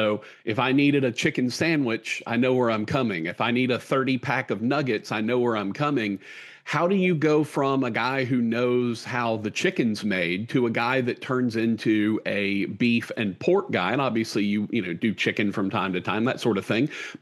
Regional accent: Shreveport, Louisiana, United States; growing up in Shreveport in Louisiana, you know, we really are a barbecue desert.

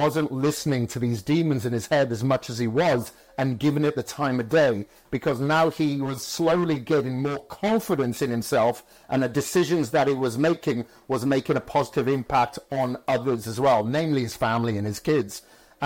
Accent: Wales, United Kingdom; growing up in Wales when I really got into bodybuilding

